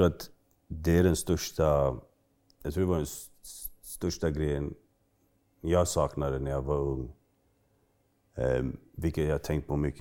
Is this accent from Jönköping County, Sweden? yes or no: no; Stockholm, Stockholm County, Sweden; Jag är uppvuxen i Stockholm.